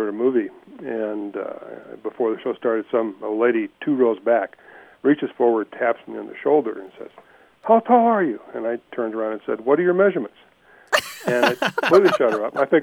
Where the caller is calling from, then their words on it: Ruidoso, New Mexico, United States; Ruidoso, New Mexico.